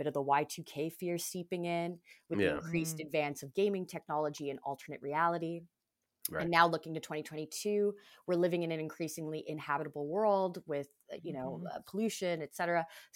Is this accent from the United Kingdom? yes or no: no; Canada; this is shit that I grew up with in Canada.